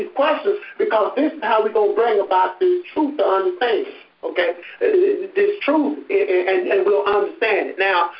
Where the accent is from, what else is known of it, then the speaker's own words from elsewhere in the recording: Honey Grove, Texas, United States; born there; I was born in Honey Grove. Honey Grove is my technically native land in America